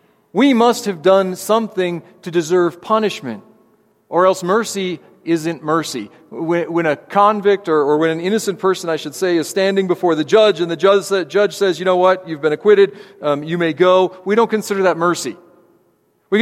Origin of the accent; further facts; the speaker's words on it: Illinois, United States; I'm from the Midwest, I'm from Illinois